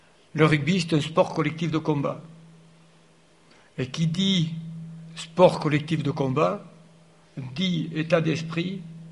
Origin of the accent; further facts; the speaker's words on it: Auch, Occitanie, France; moved away as an adult; now in Toulouse, France; J'y suis arrivé, j'avais 20 ans, puisque j'étais à Auch, je suis un Gersois, j'étais à Auch, je suis arrivé à Toulouse